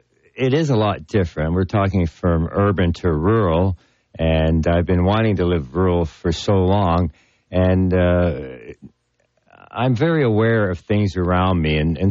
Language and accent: English; Toronto, Ontario, Canada; born there; I was born in Toronto. I had a business there.